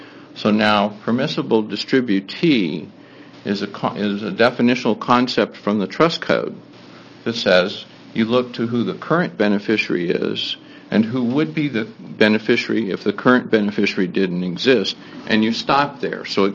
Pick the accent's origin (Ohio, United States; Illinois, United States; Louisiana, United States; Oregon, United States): Oregon, United States; Portland; I'm an attorney from Portland.